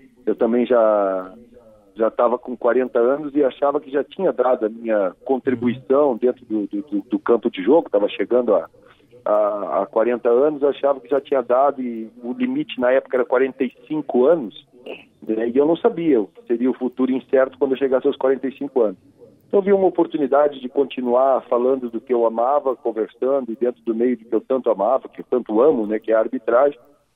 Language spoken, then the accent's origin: Portuguese; Pelotas, Rio Grande do Sul, Brazil; Atuei num time de segunda divisão lá da minha cidade natal, de Pelotas